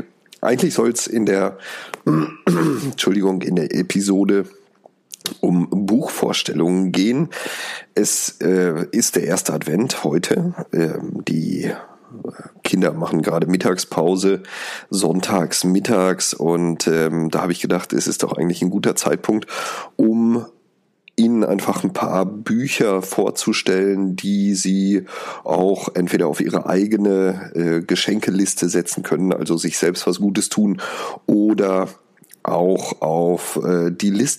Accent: Oberfeischede, North Rhine-Westphalia, Germany; aus Oberfeischede, dem kleinen Ort, wo ich herkomme.

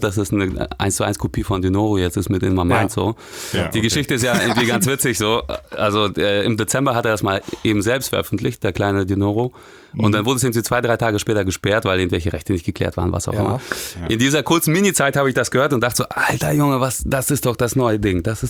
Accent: Russia

